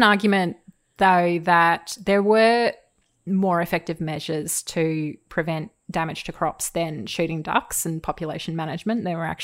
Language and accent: English; Queensland, Australia; "And on the eighth day, Joe created Queensland," which I think says it all really about growing up in Queensland.